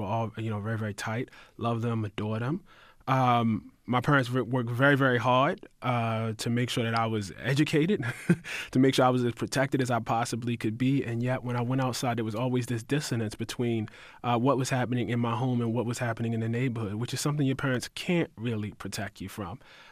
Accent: Baltimore, Maryland, United States; Well, I grew up in West Baltimore.

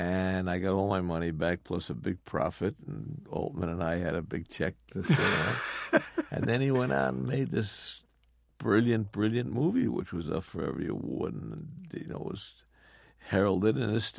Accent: Bronx, New York, United States; also born or lived in Brooklyn; the people he grew up with, are the same people that I grew up with in the Bronx and in Brooklyn.

